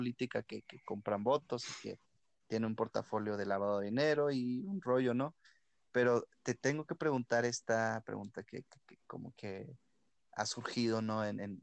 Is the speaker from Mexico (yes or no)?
yes; Hidalgo, Mexico; Y tanto como hidalguense que se filmó ahí